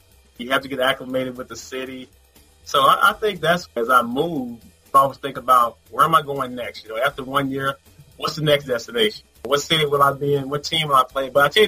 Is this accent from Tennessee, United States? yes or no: yes; Tennessee, United States; plus it's my home state, so I have to go with my home state. I would say Nashville.